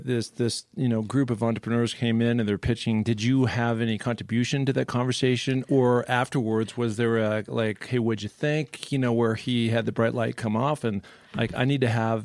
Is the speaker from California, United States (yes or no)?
no; Seattle, Washington, United States; I grew up in Seattle, right?